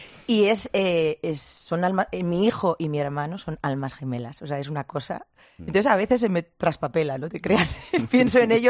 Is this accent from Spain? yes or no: yes; Rentería, Basque Country, Spain; also born or lived in San Sebastián; Yo soy de Rentería. Nacía en San Sebastián. Nacíamos todos en San Sebastián. Pero sí, soy de Rentería. Pero mi familia materna son todos navarros y casi todos afincados en Puente la Reina.